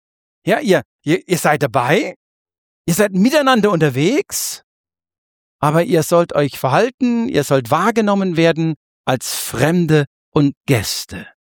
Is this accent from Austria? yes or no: no; Germany; also born or lived in Kenya; Ja, ich als Europäer oder als Deutscher in Kenia, ja, es war einfach anders. Ich war pünktlich, ich konnte es nie richtig ablegen.